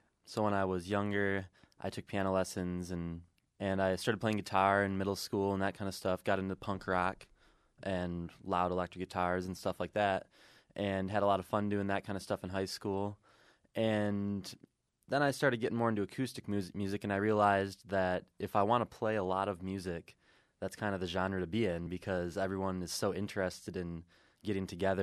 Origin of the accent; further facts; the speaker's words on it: Saginaw, Michigan, United States; And I'm from Saginaw.